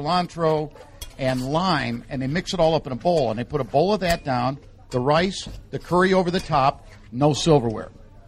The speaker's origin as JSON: {"language": "English", "town": "Chicago", "region": "Illinois", "country": "United States", "said": "I'm from Chicago. We pronounce everything Chicagoan, you know."}